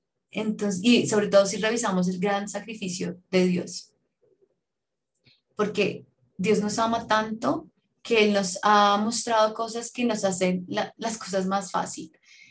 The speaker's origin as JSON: {"language": "Spanish", "country": "United States", "lives_now": "Colombia", "said": "en mi país, en Estados Unidos"}